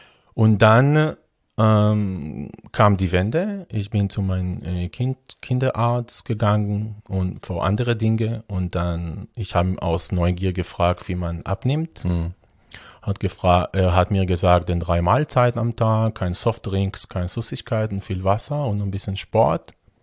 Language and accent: German; Rishon LeZion, Central District, Israel; German is a second language; Ja, also ich bin in Israel aufgewachsen, in der Nähe von Tel Aviv.